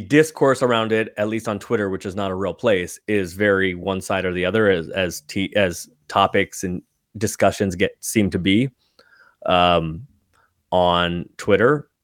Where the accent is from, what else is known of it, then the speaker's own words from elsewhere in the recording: San Francisco, California, United States; A couple years ago, I grew up in San Francisco.